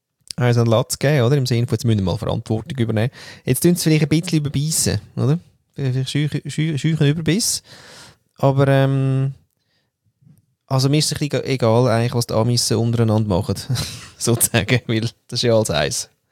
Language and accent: German; Austria; ich bin Österreicher und Jahrgang 1947